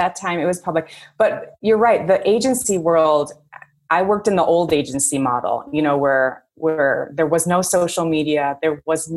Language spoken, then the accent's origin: English; Chicago, Illinois, United States; Well, I'm born and raised in Chicago.